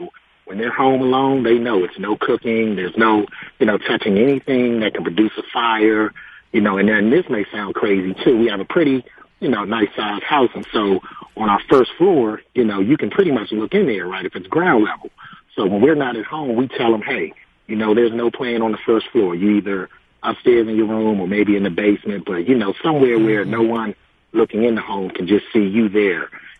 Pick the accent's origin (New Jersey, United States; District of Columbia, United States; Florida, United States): District of Columbia, United States; Washington; I can remember growing up in Southeast D.C., you know, being 5 years old, coming home in the first grade with the key around my neck.